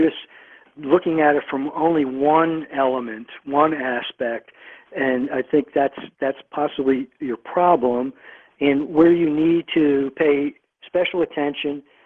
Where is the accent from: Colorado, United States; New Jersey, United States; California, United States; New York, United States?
New Jersey, United States; He's from New Jersey, my home state.